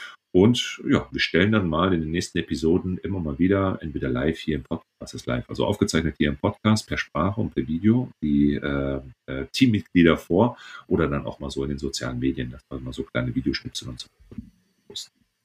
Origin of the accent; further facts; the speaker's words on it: North Rhine-Westphalia, Germany; ich komme hier aus Ostwestfalen